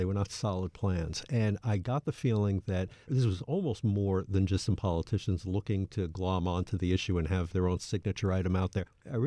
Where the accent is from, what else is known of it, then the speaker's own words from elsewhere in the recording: New York City, New York, United States; as a New Yorker, we kind of like our bad government, but, you know, it was our government.